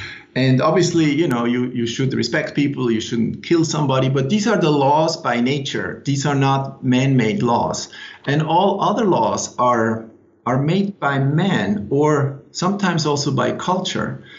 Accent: Switzerland; English is a second language; now in United States; I'm a Swiss, as you can hear from my accent. I've lived in the States for more than 10 years

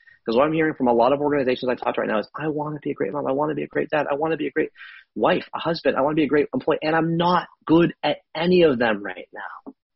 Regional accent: Canada; born there; My dad came to Canada in 1966. I was born in Canada in 1979.

